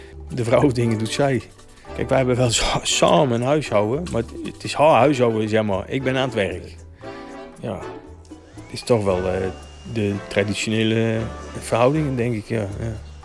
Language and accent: Dutch; Utrecht, Netherlands; Ik ben 53 jaar. Ik woon mijn hele leven in Utrecht. Ik ben vrachtwagenchauffeur.